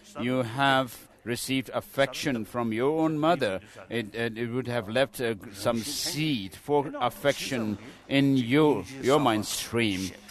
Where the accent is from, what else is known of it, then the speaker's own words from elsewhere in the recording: Amdo, China; English is a second language; I was born a peasant in Amdo, in a very remote place, in Amdo, in Tibet.